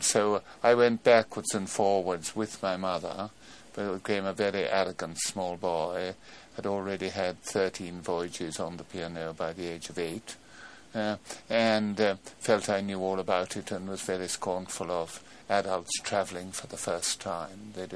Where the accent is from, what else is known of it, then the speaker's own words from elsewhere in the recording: Patna, Bihar, India; born there; Yes, I was born in Patna, in India, in 1916.